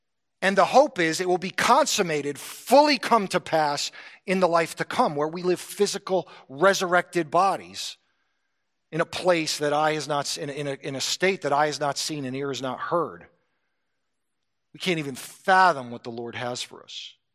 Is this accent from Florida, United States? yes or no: yes; Florida, United States; I came from South Florida, and Coral Ridge is where evangelism explosion started